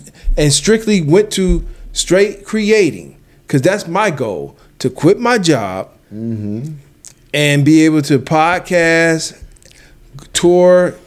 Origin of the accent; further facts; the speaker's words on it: Erie, Pennsylvania, United States; I'm from Erie. Come check me out.